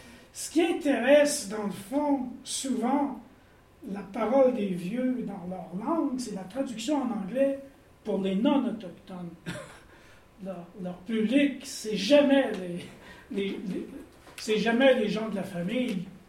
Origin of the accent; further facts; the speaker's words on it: Canada; Moi, je parle en tant que Canadien aussi, là.